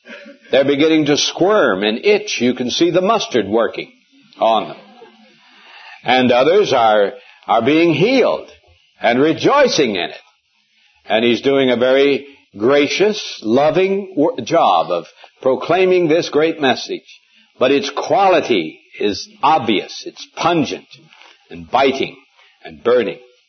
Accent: Montana, United States; born or raised there

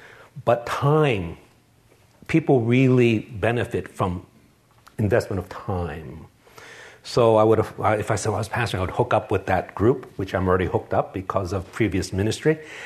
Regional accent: New York, United States; I grew up in New York City, and you can't live in New York City without having a bunch of Puerto Rican friends.

